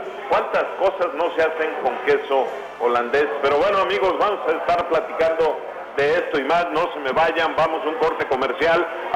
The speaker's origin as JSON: {"language": "Spanish", "region": "Yucatán", "country": "Mexico", "accent": "Yucatecan", "said": "es que mi acento yucateco ya se me perdió"}